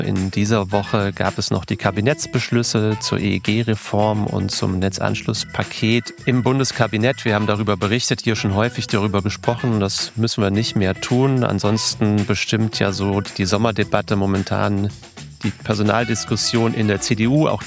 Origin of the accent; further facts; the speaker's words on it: Rhineland-Palatinate, Germany; Trier ist ja klar, ist ja mein Heimatbundesland